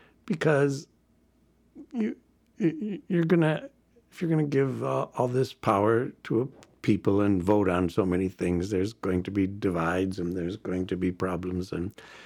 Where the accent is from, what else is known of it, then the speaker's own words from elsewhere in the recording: United States; and especially as an American, I want to know what was going on over here.